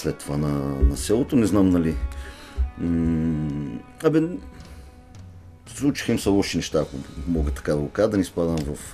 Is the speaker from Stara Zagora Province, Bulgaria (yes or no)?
no; Plovdiv, Plovdiv Province, Bulgaria; започнах да организирам специфични курсове в Пловдив. Аз съм от Пловдив.